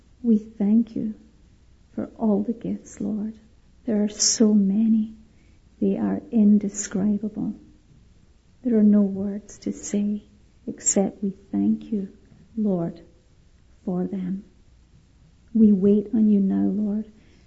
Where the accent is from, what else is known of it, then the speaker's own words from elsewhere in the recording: Scotland, United Kingdom; born there; accent: American; When I'm in Scotland, my country, they say I have an accent, an American accent. So I'm in between the Atlantic Ocean somewhere. But I was born in Scotland.